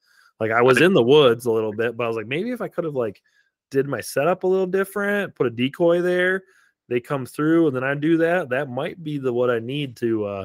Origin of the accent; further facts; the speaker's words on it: Michigan, United States; but like my home state of Michigan, like, I like having two buck tags.